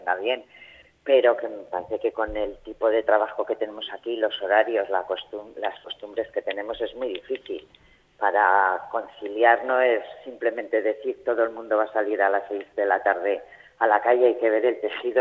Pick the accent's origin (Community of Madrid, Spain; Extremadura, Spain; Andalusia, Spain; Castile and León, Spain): Castile and León, Spain; Burgos; now in Zaragoza, Spain; hace unos años estoy viviendo aquí en Zaragoza. Yo soy de Burgos. Uh-huh. Y he tenido que trasladarme aquí a Zaragoza porque mi centro de trabajo lo cerraron.